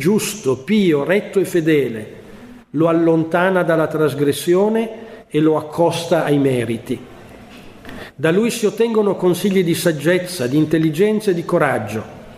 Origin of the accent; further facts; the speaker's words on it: Rome, Lazio, Italy; dico nostro perché io vengo da Roma